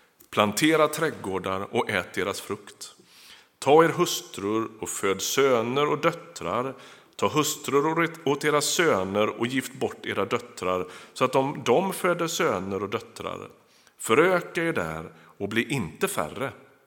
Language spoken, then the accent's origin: Swedish; Västra Götaland County, Sweden; jag är uppväxt i Västsverige, strax utanför Göteborg.